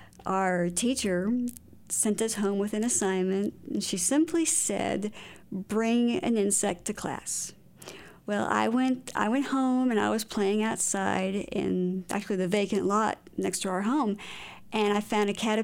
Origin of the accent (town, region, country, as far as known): Iowa, United States; born or raised there